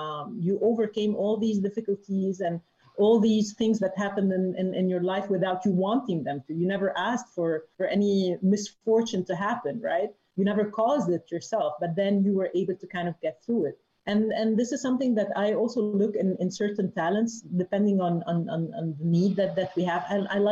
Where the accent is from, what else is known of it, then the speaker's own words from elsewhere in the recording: Lebanon; Well, I was born and raised in Lebanon during the time of the war in Lebanon.